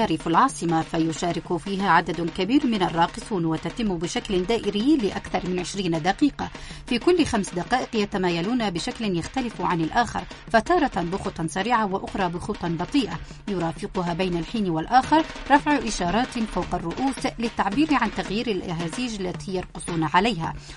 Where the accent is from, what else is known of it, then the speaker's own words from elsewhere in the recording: Yemen; ونحن كشعب يمني لابد أن نقدر هذا الفن ونحافظ عليه،